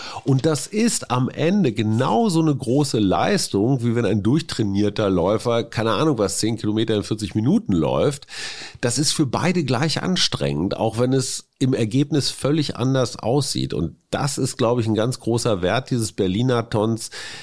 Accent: Münster, North Rhine-Westphalia, Germany; Ich komme aus Münster und war nie besonders sportlich.

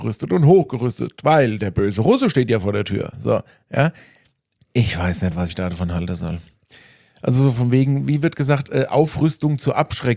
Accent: Giessen, Hesse, Germany; Also ich komme ja aus der Gießener Ecke

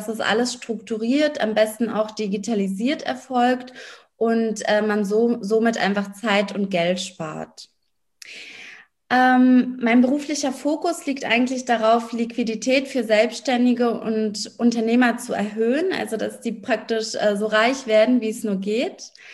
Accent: Berlin, Germany; also born or lived in Ukraine; now in Bad Freienwalde, Germany; ich bin 33 Jahre alt, komme gebürtig aus der Ukraine, bin eigentlich Berlinerin, in Berlin aufgewachsen und in der Elternzeit nach Bad Freienwalde gezogen, also aufs Land.

